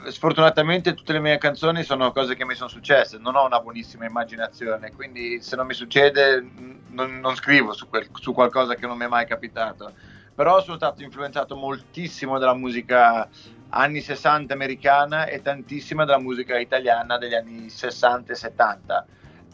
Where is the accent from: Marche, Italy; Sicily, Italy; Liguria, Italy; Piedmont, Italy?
Liguria, Italy; Io, essendo ligure, la nostalgia ce l'ho nel DNA.